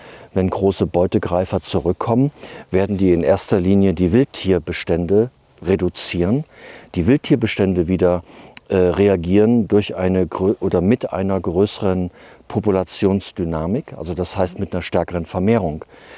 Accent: Luisenthal, Thuringia, Germany; also born or lived in Gotha / Oberhof; ich bin praktisch im Wald groß geworden. Also das war einerseits der Hainich, der heute Nationalpark ist, also in Thüringen, dieser uralte Buchenwald.

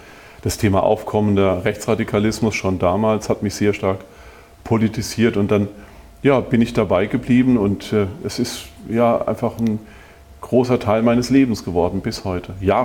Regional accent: Rhineland-Palatinate, Germany; Ich bin Arbeiterkind vom Dorf, bin gar nicht so weit von hier auch aufgewachsen in der Südpfalz.

